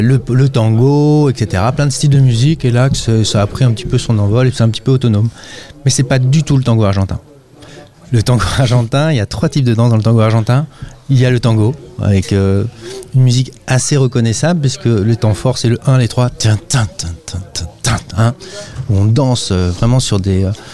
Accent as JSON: {"language": "French", "town": "Pont-Croix", "region": "Brittany", "country": "France", "lives_now": "Châteauneuf-du-Faou, France", "said": "moi je suis de Pont-Croix, Clémence elle est de Questembert. On est parti il y a longtemps et on revient s'installer ici"}